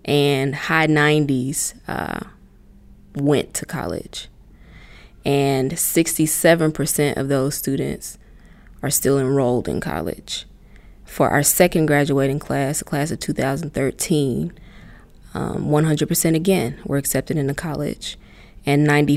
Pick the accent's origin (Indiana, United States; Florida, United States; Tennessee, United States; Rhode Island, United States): Tennessee, United States; Memphis; I grew up right here in Memphis, Tennessee.